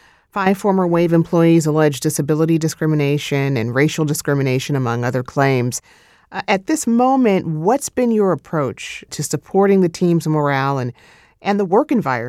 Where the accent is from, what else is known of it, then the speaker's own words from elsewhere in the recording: St. Louis, Missouri, United States; Now, I actually grew up dancing for our soccer team in St. Louis. That's my hometown.